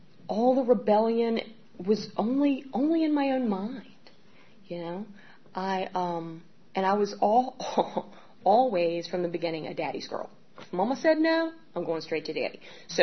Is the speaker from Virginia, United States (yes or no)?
yes; Richmond, Virginia, United States; born there; I was born in Richmond, Virginia. I was adopted.